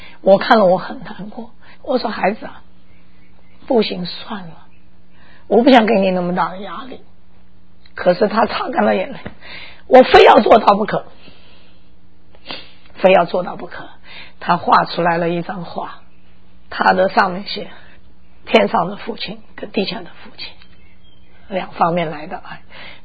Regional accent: Taiwan; also born or lived in China; now in United States; 因为我是台湾来的，我在中国大陆出生的

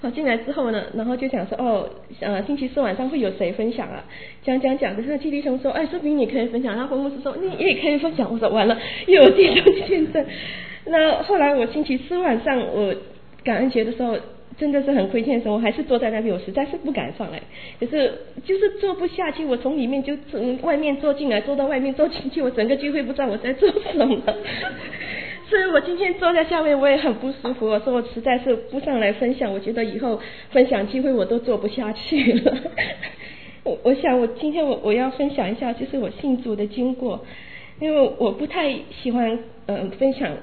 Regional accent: Malaysia; 我是从马来西亚来的，然后我家是拜佛的背景，可以说拜佛拜神的背景非常非常非常的强烈，那我从小就是在这种环境长大的

